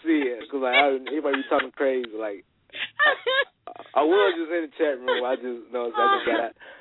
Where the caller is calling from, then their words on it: Illinois, United States; No, I'm calling from Illinois, yeah.